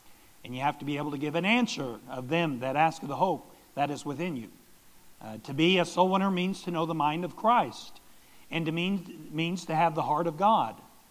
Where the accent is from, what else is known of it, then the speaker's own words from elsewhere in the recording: Germany; English is a second language; now in United States; Growing up in Germany, I went to grade school. I went to kindergarten, grade school, Realschule, which is a somewhat higher school there. And then I went to the Technische Gymnasium, which would be even the equivalent here of a junior college.